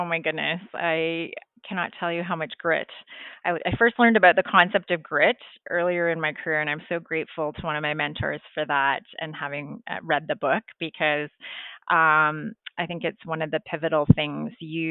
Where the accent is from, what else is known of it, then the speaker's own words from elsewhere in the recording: Ontario, Canada; So growing up in Northern Ontario, I experienced that firsthand.